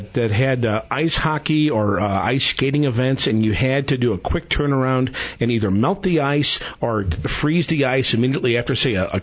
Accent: St. Louis, Missouri, United States; It takes me back to the last time my hometown hockey team, the St. Louis Blues, were in the Stanley Cup Finals, 1970.

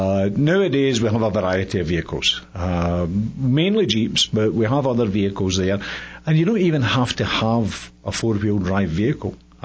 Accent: Scotland, United Kingdom; moved away as an adult; now in United States; I am originally from Scotland, born and raised there, spent most of my life there.

